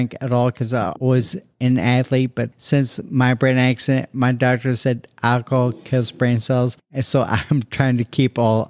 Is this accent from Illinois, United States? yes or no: yes; Hillsboro, Illinois, United States; In Hillsboro, Illinois, a small town, very small farm, probably 1,200 acre farm.